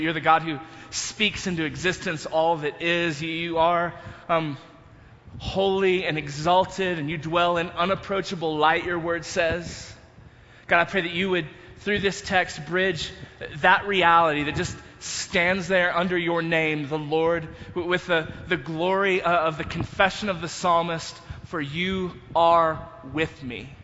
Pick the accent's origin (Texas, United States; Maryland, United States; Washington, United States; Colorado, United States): Texas, United States; We grew up in North Texas, so there weren't many steep hills